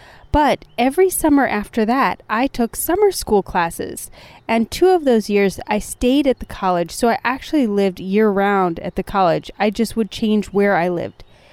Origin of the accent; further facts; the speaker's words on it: Akron, Ohio, United States; But I was from the Akron area up by Cleveland, Ohio, was where I was born and raised and where my childhood home was.